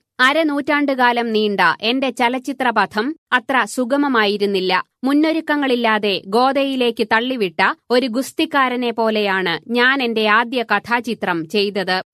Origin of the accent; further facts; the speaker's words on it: Koothuparamba, Kerala, India; ഞാൻ ജനിച്ചു വളർന്നത് പഴയ ബ്രിട്ടീഷ് മലബാറിലെ കൂത്തുപറമ്പ് എന്ന ചെറുപട്ടണത്തിലാണ്.